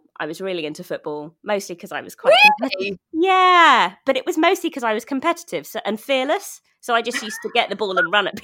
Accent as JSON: {"language": "English", "region": "London", "country": "United Kingdom", "tie": "born or raised there", "said": "I grew up in Ealing in West London. And I stayed in the same house, actually, for the whole first 18 years of my life."}